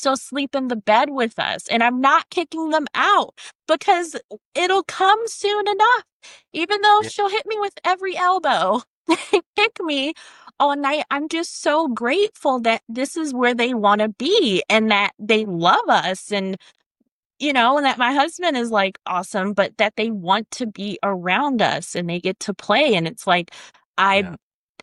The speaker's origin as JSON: {"language": "English", "town": "Philadelphia", "region": "Pennsylvania", "country": "United States", "said": "So we're from Philly initially. And you know, the Northeast is not cheap."}